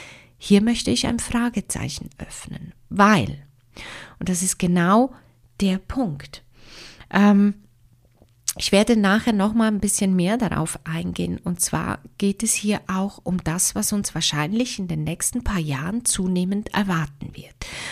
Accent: Switzerland; ich bin aus der Schweiz

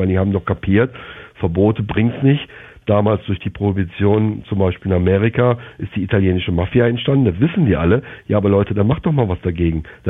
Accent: Germany; moved away as an adult; now in Jamaica; Also ich bin Deutscher, ja, und ich war auch 4 Jahre beim Militär

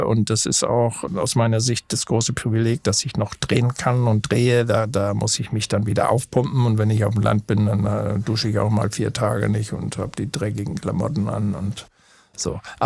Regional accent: Northern Germany, Germany; accent: North German; ich habe ja einen starken norddeutschen Akzent, der unüberhörbar ist.

